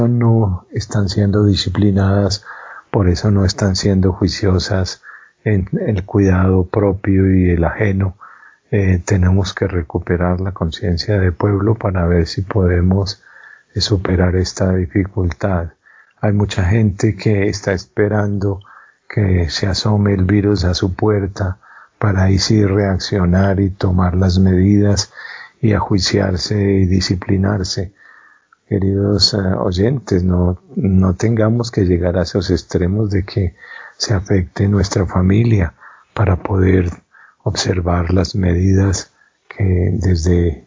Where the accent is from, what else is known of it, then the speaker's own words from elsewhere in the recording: Colombia; Como pueblo colombiano hemos pasado muchas crisis